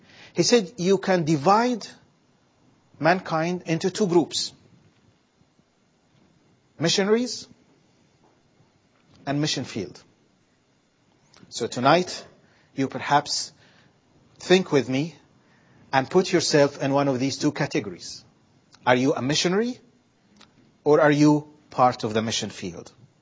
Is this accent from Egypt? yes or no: yes; Egypt; English is a second language; now in United Kingdom; Now, excuse my ignorance. I came from Egypt. I needed to be educated about some of the great characters in Britain.